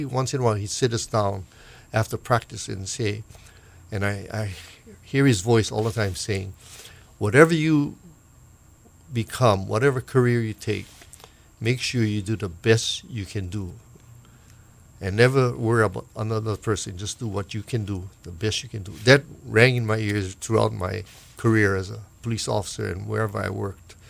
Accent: Palama, Hawaii, United States; as I was raised in Palama, it was a rough area.

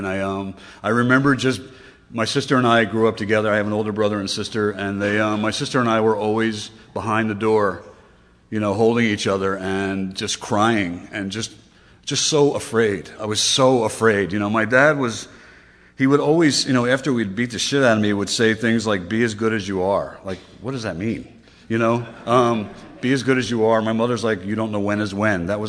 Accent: Newark, New Jersey, United States; I grew up in New Jersey. Yeah. It took me about 5 years to have enough self-esteem to say that I was from New Jersey. It did. I'm from Newark.

